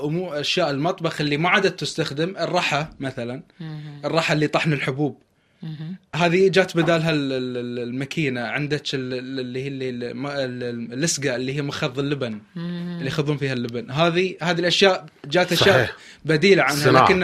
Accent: Qatar; المجلس عندنا في قطر من القديم الى حتى الان هو مركز الاجتماعي الاساسي.

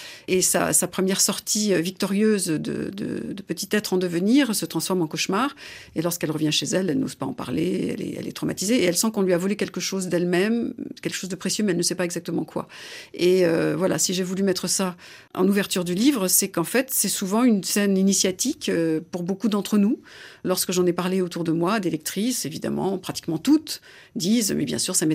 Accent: France; été élevée par une mère américaine, mais qui était venue vivre en France. Donc j'ai cette double, triple appartenance. Je suis française de père, américaine d'origine ukrainienne-russe de mère.

